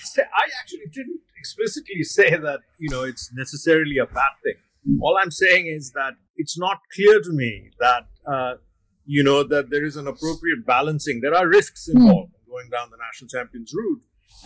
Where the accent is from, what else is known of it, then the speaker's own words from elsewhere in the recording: Delhi, India; I grew up around Delhi.